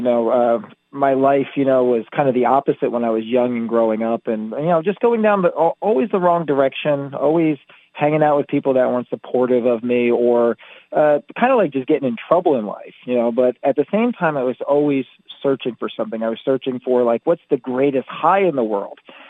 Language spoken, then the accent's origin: English; Asheville, North Carolina, United States; I just started making big, bold signs and posting them all over the place in my hometown, which was Asheville, you know, at the time.